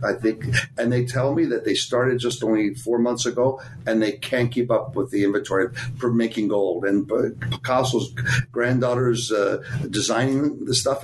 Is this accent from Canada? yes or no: yes; Ontario, Canada; back when I was in Canada, living in Toronto as a Canadian.